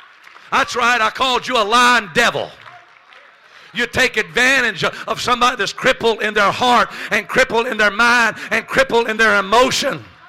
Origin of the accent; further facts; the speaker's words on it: Louisiana, United States; I was raised in Louisiana on a 26-acre cotton farm as a sharecropper son.